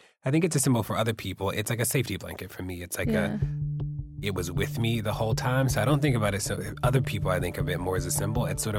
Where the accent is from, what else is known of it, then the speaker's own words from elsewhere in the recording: Baltimore, Maryland, United States; I grew up in Baltimore.